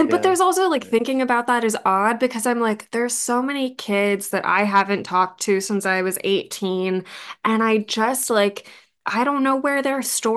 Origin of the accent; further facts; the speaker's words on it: Washington, D.C. area, United States; I think I keep realizing how growing up outside of DC is a lot of people patting themselves on the back